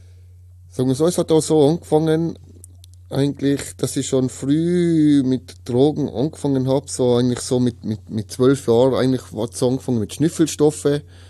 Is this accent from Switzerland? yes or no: no; Tyrol, Austria; ich komme aus Tirol, 36 Jahre alt.